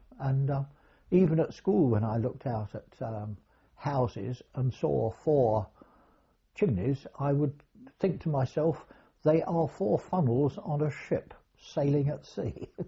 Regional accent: East Ham, London, United Kingdom; I was born in East London, in East Ham.

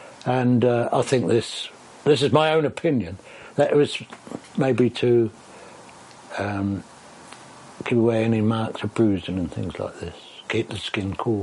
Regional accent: Kemptown, South East England, United Kingdom; I come from Kemptown, which at that time was a small fishing village. And I used to spend most of my free time on the seashore. At Brighton, of course, and further along to New Haven.

